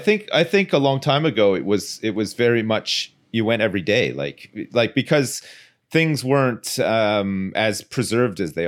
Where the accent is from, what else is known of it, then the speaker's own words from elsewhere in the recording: Ottawa, Ontario, Canada; where I grew up in Ottawa, in the suburbs